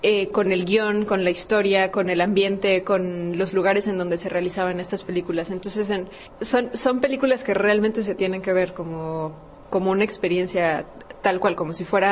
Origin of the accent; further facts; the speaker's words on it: Mexico; Como que, como mexicanos, ¿qué vamos a hacer al respecto?